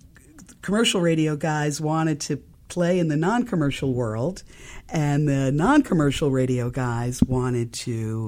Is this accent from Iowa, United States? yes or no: no; New York, United States; And, you know, I grew up in New York. I'm a lifelong New Yorker.